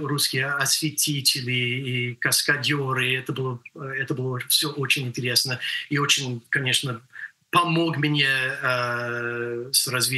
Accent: Nevada, United States; Russian is a second language; now in Russia; И я из Невады, так что я могу сказать им, как говорить, как ковбой.

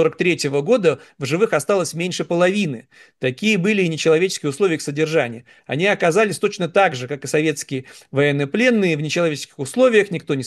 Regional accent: Saint Petersburg, Russia; В моем родном Санкт-Петербурге, еще в детстве в Ленинграде, были целые кварталы двухэтажных домов

